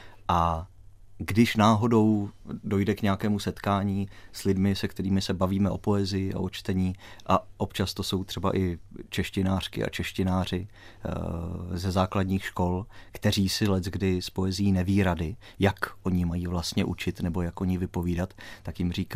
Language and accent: Czech; Strakonice, South Bohemian Region, Czechia; also born or lived in Zlín; já jsem se narodil ve Zlíně, ale žil jsem tam jenom jeden, ten první rok svého života a potom jsme se přestěhovali do Strakonic.